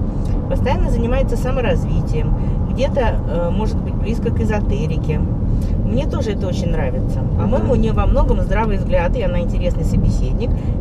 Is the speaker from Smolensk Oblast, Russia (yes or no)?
no; Moscow, Russia; И из Москвы, да.